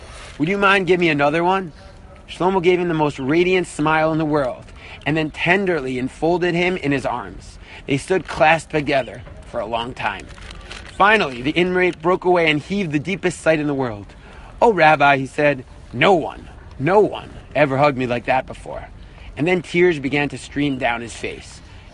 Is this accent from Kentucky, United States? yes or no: no; Brooklyn, New York, United States; I'm from Brooklyn. There we go.